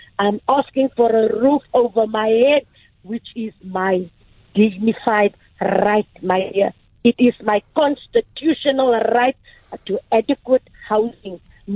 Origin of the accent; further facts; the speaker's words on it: Woodstock, Western Cape, South Africa; I was born in Woodstock. I was raised here. I'm 51 years old. I have nowhere else to go.